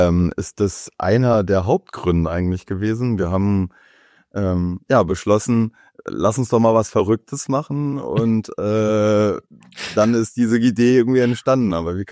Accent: Husum, Schleswig-Holstein, Germany; now in Berlin, Germany; und bin hier in Berlin seit 2000. Ich komme eigentlich ursprünglich von der Nordseeküste aus dem schönen Husum.

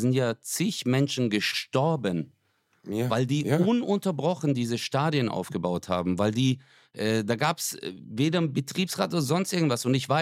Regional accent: Stuttgart, Baden-Württemberg, Germany; bei uns in Stuttgart

